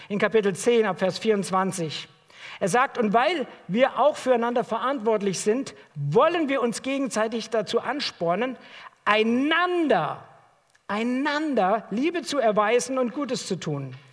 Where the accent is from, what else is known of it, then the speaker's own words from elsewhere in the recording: Hesse, Germany; moved away as an adult; now in Dresden, Germany; Ich selbst bin vor vielen Jahren nach Dresden gekommen. Ich komme ursprünglich aus Hessen und bin dann durch das Studium hierher gezogen